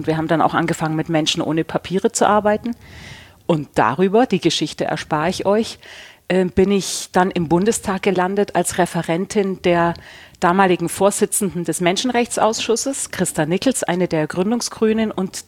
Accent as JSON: {"language": "German", "town": "Augsburg", "region": "Bavaria", "country": "Germany", "tie": "born or raised there", "lives_now": "Berlin, Germany", "said": "ich bin in Augsburg aufgewachsen, habe hier in Berlin dann Philosophie studiert"}